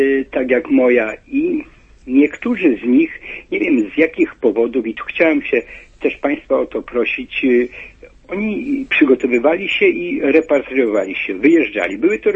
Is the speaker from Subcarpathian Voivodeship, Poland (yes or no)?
yes; Jarosław, Subcarpathian Voivodeship, Poland; Ja pochodzę z Jarosławia